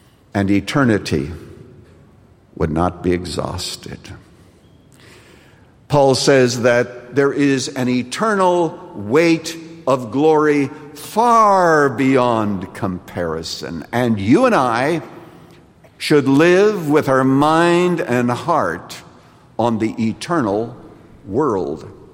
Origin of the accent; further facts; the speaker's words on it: Canada; when I was growing up in Canada, we'd go to a store